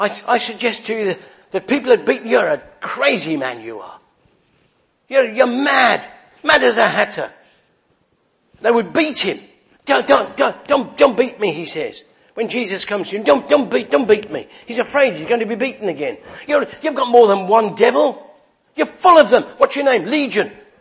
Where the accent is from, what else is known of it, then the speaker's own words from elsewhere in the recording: Worcester, West Midlands, United Kingdom; Somebody once said to me a little while ago in Worcester, my hometown in England.